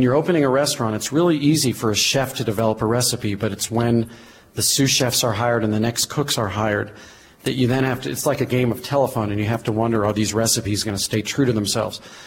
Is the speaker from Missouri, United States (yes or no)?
yes; St. Louis, Missouri, United States; When I grew up in St. Louis, I would travel to Chicago all the time.